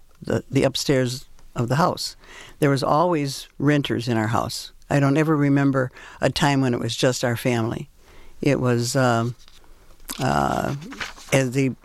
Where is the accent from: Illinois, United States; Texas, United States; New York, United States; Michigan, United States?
Michigan, United States; because he was from Pennsylvania, and I'm from Michigan, so.